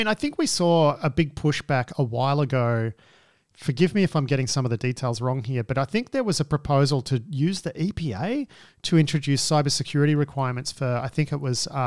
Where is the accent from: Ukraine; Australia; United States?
Australia; Or maybe it's cultural, in that we're Australian and we look at this and we think that it's nuts.